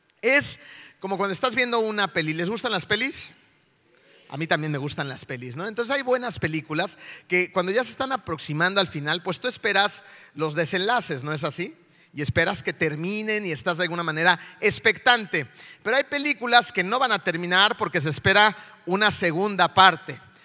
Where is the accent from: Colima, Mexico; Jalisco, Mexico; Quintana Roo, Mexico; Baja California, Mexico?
Quintana Roo, Mexico; Cancún; also born or lived in Mexico City; yo nací en la Ciudad de México por ahí del año de 1983, un 6 de marzo, a las 12 del día en el hospital de Satélite. Luego mis papás me llevaron a vivir a Arboledas. Tiempo después decidieron venirse a vivir a Cancún